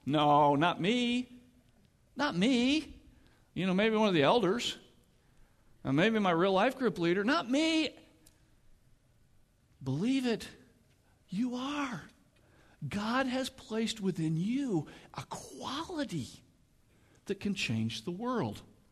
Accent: Midwest, United States; I got it from growing up in the Midwest.

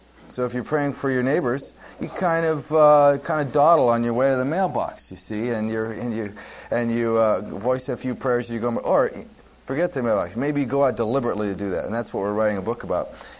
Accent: West Coast, United States; now in Austin, United States; I'm from the West Coast.

